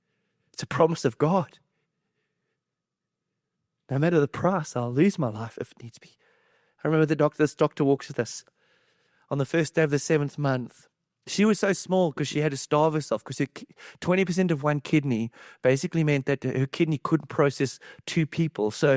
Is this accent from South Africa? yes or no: yes; South Africa; moved away; It's December holidays. And in South Africa, that's like your summer holidays here. I'm from Africa. Our big holiday is December.